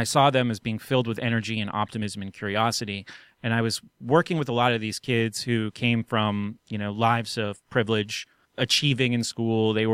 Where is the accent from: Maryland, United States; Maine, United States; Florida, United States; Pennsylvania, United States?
Pennsylvania, United States; Reading; born there; I was born in Redding, by the way.